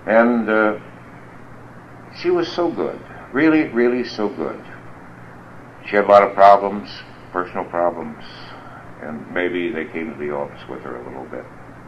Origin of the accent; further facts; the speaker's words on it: California, United States; I forget. I grew up in the Santa Clara Valley.